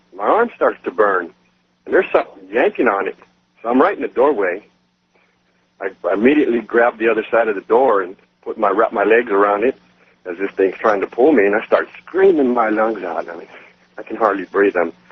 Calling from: San Antonio, Texas, United States; I'm calling from San Antonio, Texas, listening on the big blowtorch, WOAI.

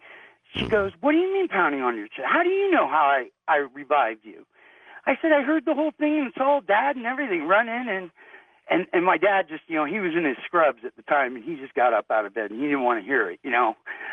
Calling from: Reno, Nevada, United States; I'm calling you from Reno.

